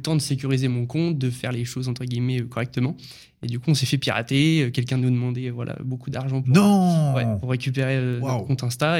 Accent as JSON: {"language": "French", "region": "Normandy", "country": "France", "said": "Je viens de Normandie"}